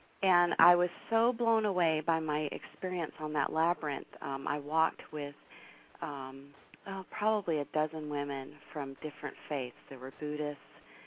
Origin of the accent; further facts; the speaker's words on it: Florida, United States; moved away as an adult; I was born and raised in North Florida and had a very traditional Southern Methodist small-town upbringing, but kind of with a twist.